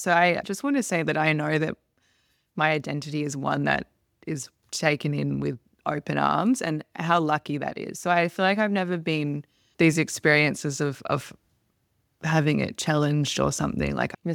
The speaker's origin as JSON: {"language": "English", "country": "Australia", "accent": "Australian", "said": "And like, oh, your accent. And, you know, you can get away with more because you can just say, oh, it's just an Australian thing."}